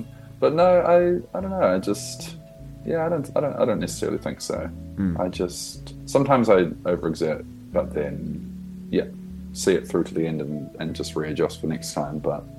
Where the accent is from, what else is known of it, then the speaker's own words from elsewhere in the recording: Hastings, Hawke's Bay, New Zealand; I grew up in Hastings, in Hawke's Bay.